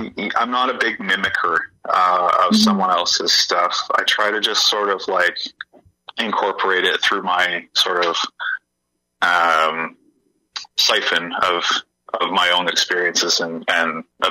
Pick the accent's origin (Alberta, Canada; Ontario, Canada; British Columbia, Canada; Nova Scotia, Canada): Ontario, Canada; I grew up in Northern Ontario, and that's pretty much all you get on the radio up there.